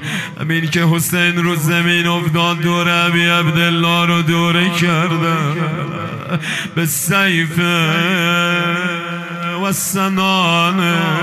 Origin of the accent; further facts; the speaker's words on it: Iran; ما ایرانی هستیم، برای همه دغدغه داریم